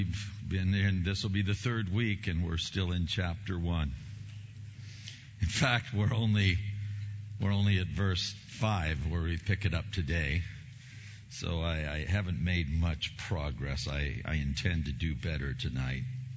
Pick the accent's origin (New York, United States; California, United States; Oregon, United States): California, United States; Now, I think, I'm from Southern California, so I hear sirens.